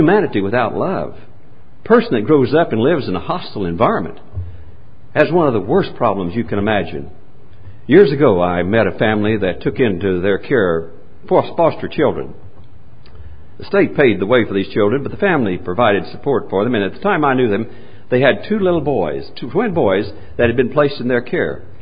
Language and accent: English; Choctaw, Oklahoma, United States; I was a boy growing up in Oklahoma, not too very far from this part of the world. We used to attend the regional basketball tournaments over in Shawnee, and I grew up in Choctaw, which is just east of Oklahoma City.